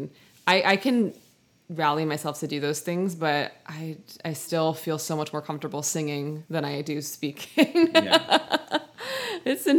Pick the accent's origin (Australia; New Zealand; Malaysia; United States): United States; New York City, New York; Yeah, so I grew up in New York City, and my dad was on Broadway when I was a kid.